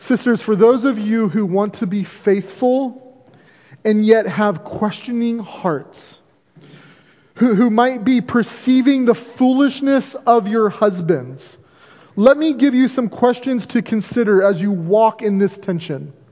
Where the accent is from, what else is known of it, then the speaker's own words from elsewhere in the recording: Seattle, Washington, United States; I grew up in Seattle on the pier around lots of boats. I mean, I grew up in an area very much like New Bedford.